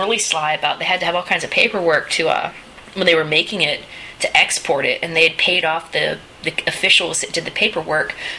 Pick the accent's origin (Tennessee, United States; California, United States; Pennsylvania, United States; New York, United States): Pennsylvania, United States; Ambridge; I grew up in around Ambridge, Pennsylvania, and there's this little historical community down there that the Harmonites founded.